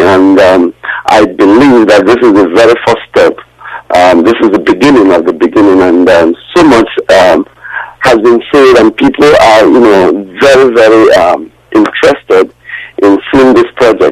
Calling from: Trinidad & Tobago; I'm calling from Trinidad and Tobago.

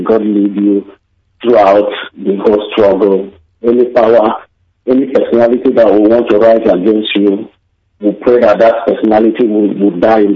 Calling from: Stockholm, Stockholm County, Sweden; I'm calling from Stockholm.

